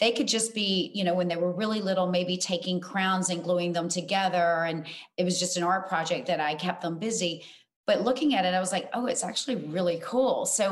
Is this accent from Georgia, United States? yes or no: yes; Georgia, United States; I grew up in South Georgia.